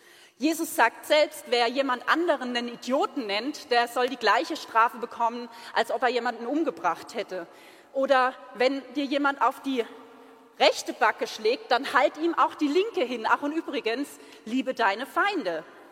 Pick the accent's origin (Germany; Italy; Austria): Germany; Odenwald; Und wir kommen aus dem Odenwald, das heißt, wir hatten auch noch die richtigen Schimpfwörter drauf.